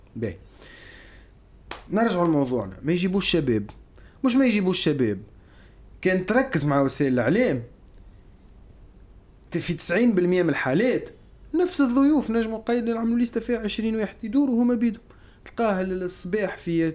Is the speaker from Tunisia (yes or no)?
yes; Tunisia; 90% من البرامج عندنا في تونس تولك شو،